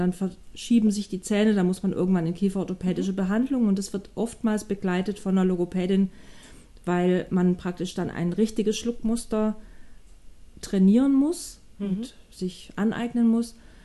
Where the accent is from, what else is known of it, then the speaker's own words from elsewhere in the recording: Baden-Württemberg, Germany; verheiratet, habe zwei erwachsene Kinder, bin auch schon Oma und komme aus dem schönen Baden-Württemberg, was man aber nicht unbedingt hört, weil ich nicht hier geboren bin.